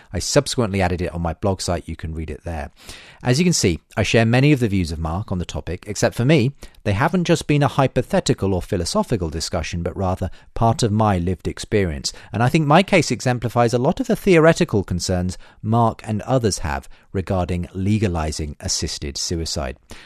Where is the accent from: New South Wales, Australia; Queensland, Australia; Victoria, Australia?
Queensland, Australia; I'm from Australia, so as one of your many international listeners.